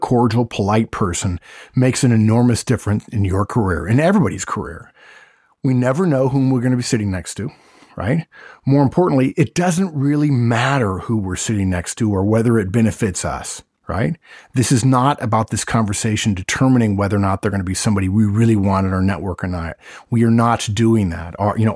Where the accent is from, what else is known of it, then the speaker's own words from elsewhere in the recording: Arcadia, California, United States; I said, oh, that's interesting. I grew up in Arcadia.